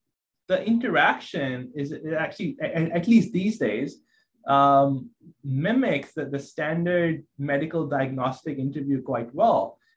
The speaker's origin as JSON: {"language": "English", "country": "Pakistan", "tie": "born or raised there", "moved": "as an adult", "lives_now": "United States", "said": "I'm from Pakistan originally. That's where I was born and raised. I did my med school there. And then I moved to US"}